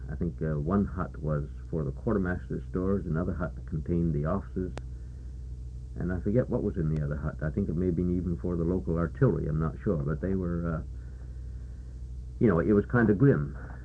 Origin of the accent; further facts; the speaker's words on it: Sydney, Nova Scotia, Canada; also born or lived in New Glasgow; Okay, now when I was about 5 or 6 years old, I moved from New Glasgow, Nova Scotia to Sydney, Nova Scotia, and there I remained for the next 10 years, at which time, when I was 16 years old, the war broke out.